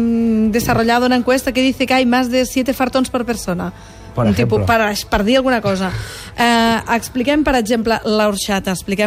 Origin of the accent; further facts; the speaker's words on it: Valencian Community, Spain; Som valencians, xiquet.